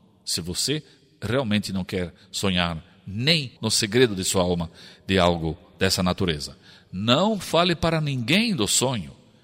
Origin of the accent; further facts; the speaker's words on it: Curitiba, Paraná, Brazil; also born or lived in Blumenau; eu estive em Curitiba, na capital, onde eu cresci desde os meus 4 anos de idade. Nasci em Blumenau e cresci em Curitiba